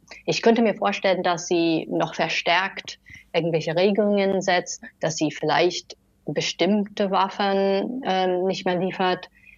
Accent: Michigan, United States; now in Germany; Ich glaube, also in Michigan zum Beispiel, wo ich herkomme

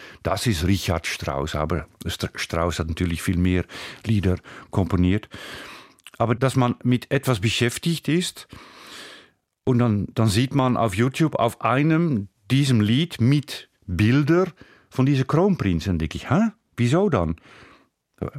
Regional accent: Wieringerwaard, North Holland, Netherlands; Und diese Insel ist, sagen wir, liegt neben meinem Heimatdorf Wieringerwaard.

